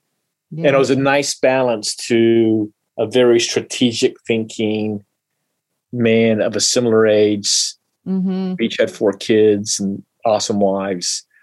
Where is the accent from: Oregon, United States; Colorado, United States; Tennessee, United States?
Colorado, United States; A big Civil War buff, even though I grew up in Colorado. No Civil War there.